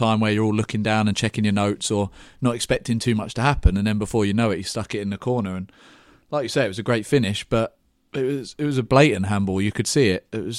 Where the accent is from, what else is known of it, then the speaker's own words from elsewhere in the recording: England, United Kingdom; I'm English.